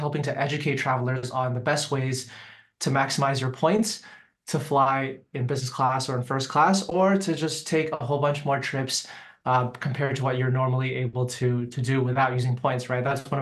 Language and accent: English; Hong Kong; moved away as an adult; also born or lived in Beijing, China / Toronto, Canada; now in Vancouver, Canada; I grew up in Hong Kong and Beijing and, you know, spent my years until I was 18 in those two cities. And then I came back to Canada for university, lived in Toronto for a handful of years, Canada's biggest city